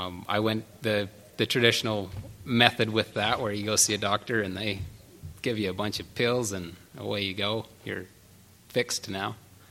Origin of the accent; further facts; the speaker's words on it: British Columbia, Canada; I grew up in British Columbia, Canada, my mom was born in Hilldale, Utah